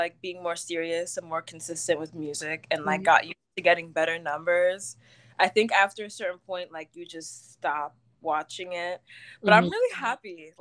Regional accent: Nigeria; And I'm Nigerian, so my parents were like, college.

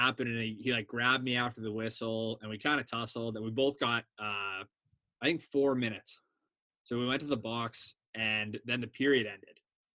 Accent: Windsor, Ontario, Canada; just because I'm from Windsor and I worked out here

